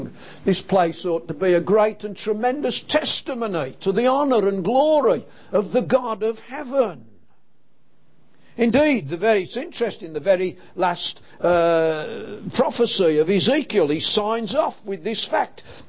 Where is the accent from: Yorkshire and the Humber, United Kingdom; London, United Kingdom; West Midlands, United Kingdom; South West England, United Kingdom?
West Midlands, United Kingdom; Birmingham; I can remember growing up in Birmingham